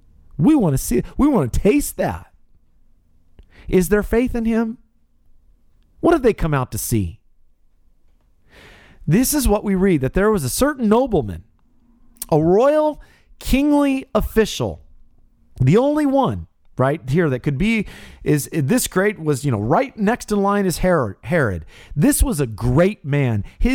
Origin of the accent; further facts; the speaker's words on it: California, United States; the phenomenon that happened in my hometown, where there were some amazing athletes in the Central Valley of California that came out of there.